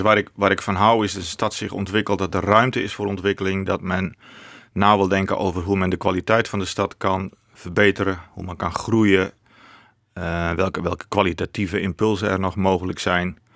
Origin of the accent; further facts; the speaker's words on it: Friesland, Netherlands; born there; now in Lelystad, Netherlands; En toen wethouder geworden in Friesland, waar ik geboren ben.